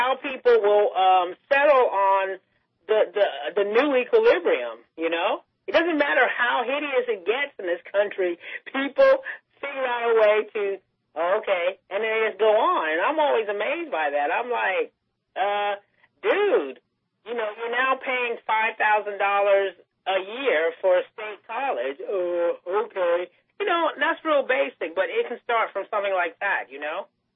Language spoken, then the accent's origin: English; United States; there's different issues that are just sort of mind-boggling to me, you know, being American.